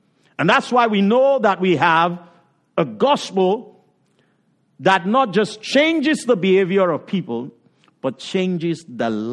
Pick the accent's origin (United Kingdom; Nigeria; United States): Nigeria; While I was growing up in Nigeria